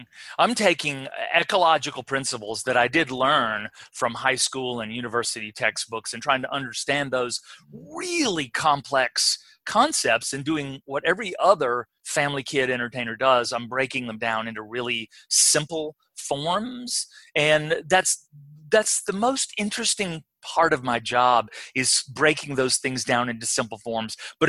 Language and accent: English; Florence, Alabama, United States; Okay, so I grew up in Northwest Alabama, which is pretty close to where I still live, Frog Pond. I grew up in Florence, Alabama, sister city, Florence, Italy.